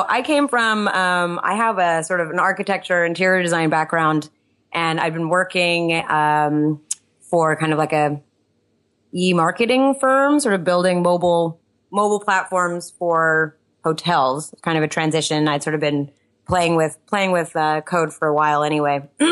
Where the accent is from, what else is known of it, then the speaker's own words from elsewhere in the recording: United States; I am an American. Yes.